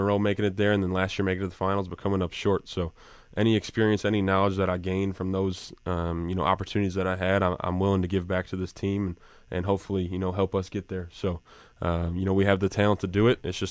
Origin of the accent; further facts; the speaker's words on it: Chicago, Illinois, United States; I am. I'm from the South Side of Chicago.